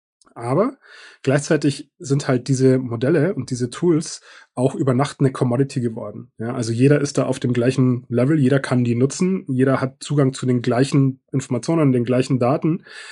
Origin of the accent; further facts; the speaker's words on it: Munich, Bavaria, Germany; ich komme ja aus München, hört man vielleicht auch